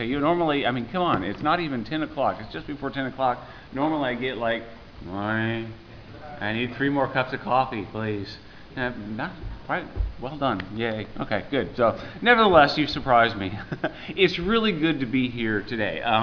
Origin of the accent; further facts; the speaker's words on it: Las Cruces, New Mexico, United States; When I was growing up in New Mexico, down south in Las Cruces, we had a west side of the house that was getting broiled by the sun.